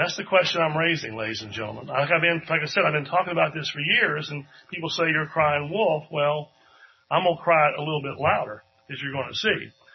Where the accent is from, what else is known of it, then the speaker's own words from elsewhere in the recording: Charlottesville, Virginia, United States; I'm from Charlottesville, Virginia.